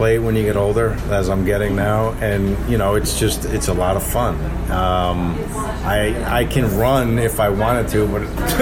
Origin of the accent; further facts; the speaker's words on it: New Jersey, United States; I'm from New Jersey originally.